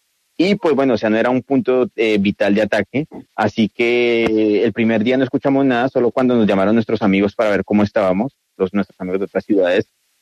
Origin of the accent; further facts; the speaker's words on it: Soacha, Cundinamarca, Colombia; also born or lived in Ecuador; now in Ukraine; Yo tuve que salir de Colombia por cuestiones de la violencia. Me dirigí hacia Ecuador